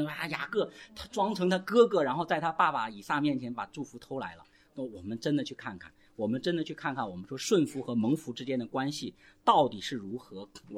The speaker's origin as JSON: {"language": "Chinese", "country": "China", "said": "我们中国人"}